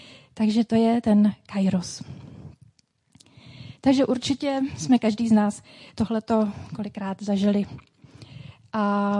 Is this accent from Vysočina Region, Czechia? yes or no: no; Ostrava, Moravian-Silesian Region, Czechia; Mockrát jsem to zažila ještě jako dítě v Ostravě.